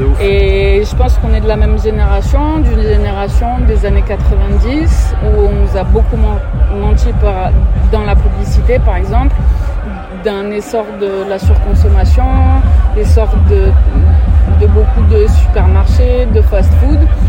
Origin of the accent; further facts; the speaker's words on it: Marseille, Provence-Alpes-Côte d'Azur, France; parce qu'on est quand même un peu français. Je vous rappelle qu'on est marseillais, mais on est français, quand même.